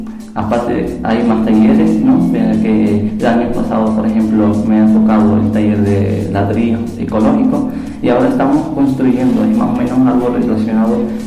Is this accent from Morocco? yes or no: yes; Morocco; moved away; soy de Marruecos y tengo 22 años.